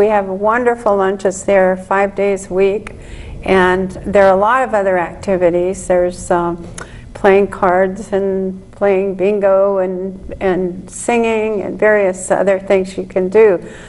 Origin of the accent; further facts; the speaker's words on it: Fort Bragg, California, United States; also born or lived in Sacramento; Yeah, I moved back from Sacramento after being gone 50 years. I grew up here in Fort Bragg, and I live in town.